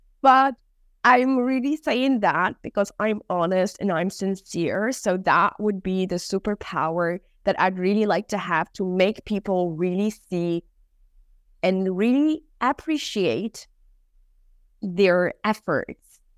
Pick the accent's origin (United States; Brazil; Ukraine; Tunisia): Tunisia; also born or lived in -; English was mostly at home, but Arabic and French were the languages I was taught in because I grew up in Tunisia. So I was born and raised in Tunisia, and I grew up speaking these three languages.